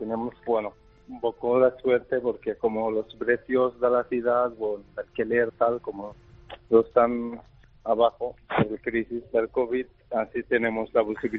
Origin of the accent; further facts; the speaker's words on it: Syria; Yo, bueno, yo soy de Siria, pero de corazón aragonés.